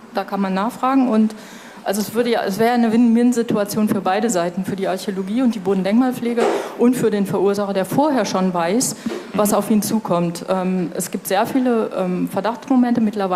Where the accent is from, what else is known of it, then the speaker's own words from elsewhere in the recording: North Rhine-Westphalia, Germany; Ich bin aus Nordrhein-Westfalen